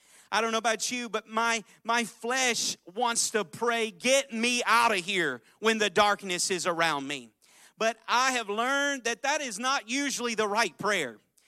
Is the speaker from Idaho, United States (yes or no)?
no; Portland, Oregon, United States; I have Starbucks, or I'm from Portland, a really good coffee in my hands.